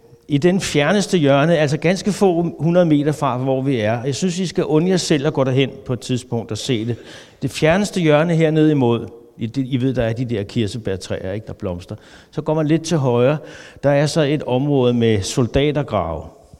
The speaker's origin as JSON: {"language": "Danish", "town": "Hillerød", "region": "Capital Region", "country": "Denmark", "said": "Jeg kommer fra Hillerød og kommer i Luthers Mission på Betania i Hillerød, der, hvor jeg bor sammen med min kone Birgit"}